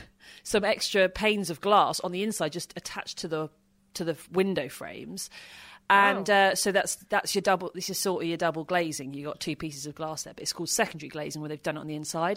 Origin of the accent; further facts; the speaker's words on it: United Kingdom; that's what I've signed up for, being British.